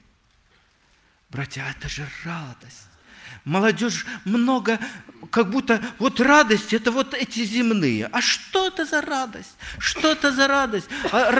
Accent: Omsk Oblast, Russia; я вырос в Сибири, в Омской области

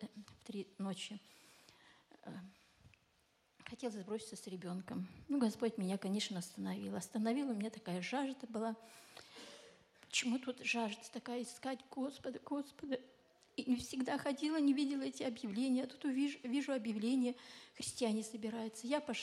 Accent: Temirtau, Kemerovo Oblast, Russia; born there; Я родилась в Кемеровской области, рудник Темиртау, там за Мандыбашем.

